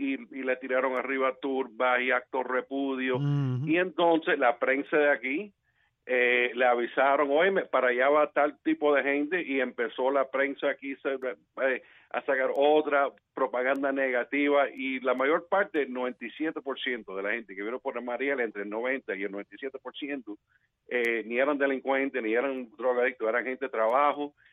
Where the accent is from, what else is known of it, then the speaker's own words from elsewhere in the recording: Miami, Florida, United States; porque yo nací en Miami